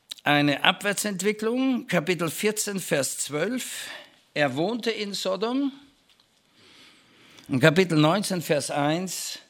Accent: Austria; entschuldigt, wenn ich das als Österreicher

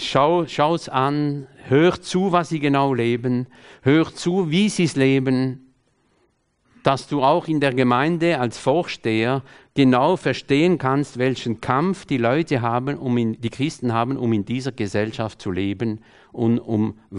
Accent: France; German is a second language; Ich bin Franzose, lebe in Frankreich.

